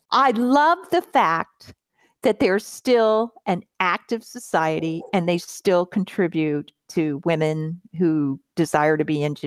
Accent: Mableton, Georgia, United States; But, you know, I grew up in Georgia, in Mableton, Georgia. We were a poor family.

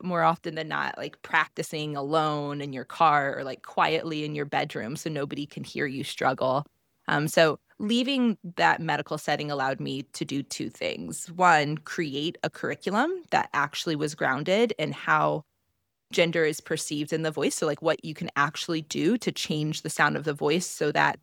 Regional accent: Midwest, United States; moved away as an adult; now in San Francisco, United States; I grew up in the Midwest. Moved out to San Francisco for grad school about 12 years ago now

